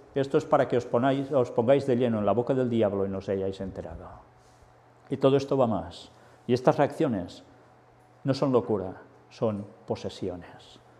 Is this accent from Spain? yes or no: yes; Barcelona, Catalonia, Spain; profesor de comunicación. Tengo 50 años, soy barcelonés.